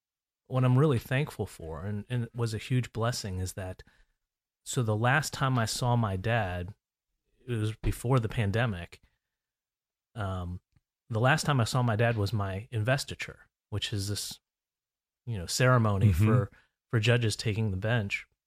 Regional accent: New Jersey, United States; I grew up in the New Jersey suburbs

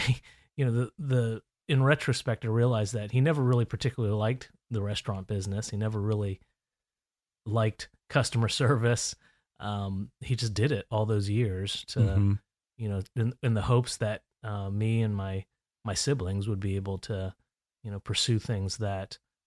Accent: New Jersey, United States; I grew up in the New Jersey suburbs

